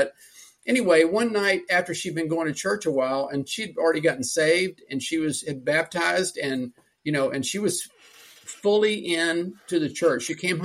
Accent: Houston, Texas, United States; now in Austin, United States; And I, by the way, I'm in right outside of Austin. That's where I live. And, but I grew up in Houston.

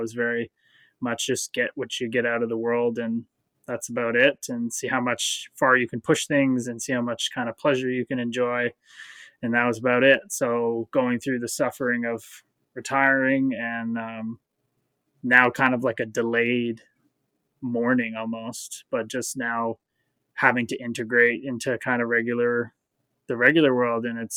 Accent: Newmarket, Ontario, Canada; I'm from Newmarket, Ontario. I'm 31 years old. Grew up playing every sport.

